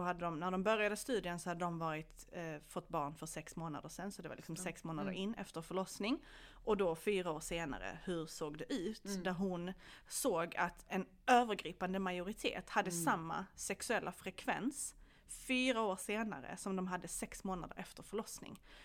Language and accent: Swedish; Bosnia & Herzegovina; now in Sweden; och det kan vi säkert vittna om som liksom bosnier eller från Balkan, man pratar inte om sånt här hemma med sin, det är inte som att, alltså, nej, jag menar, jag är 34 år